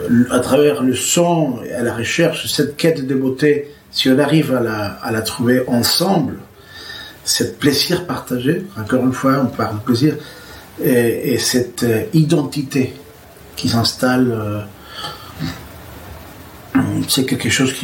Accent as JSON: {"language": "French", "country": "Venezuela", "said": "Je viens de Venezuela, qui est un pays d'une richesse, d'un métissage incroyable. L'Indien, le Blanc, l'Afrique sont vraiment mélangés."}